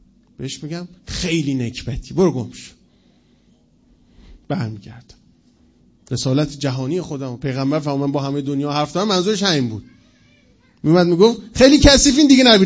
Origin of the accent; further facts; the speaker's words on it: Tehran, Tehran Province, Iran; حالا ما چون بچه تهرانیم باید مثال با تهران بزنیم دیگه